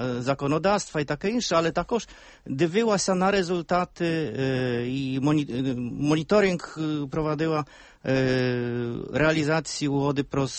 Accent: Poland; Я хочу сказати, як ми, поляки, бачимо перспективу європейського східного партнерства.

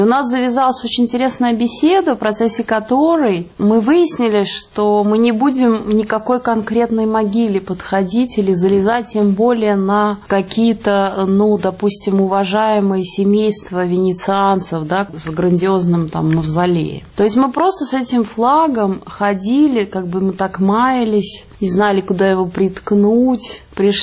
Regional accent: Russia; Я вдруг понимаю, что я не могу сказать, что я из России, мне просто стыдно.

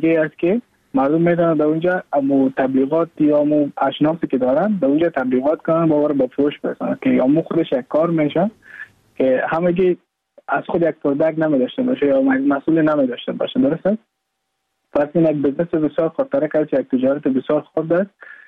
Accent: Mazar-i-Sharif, Balkh, Afghanistan; moved away as an adult; now in Goa, India; از مزار شریف هستم، از قریه شیرآباد که از قریه درفتاده مزار شریف بخش میباشم، که ما در سال 2019 ماه جون به هندوستان آمدم

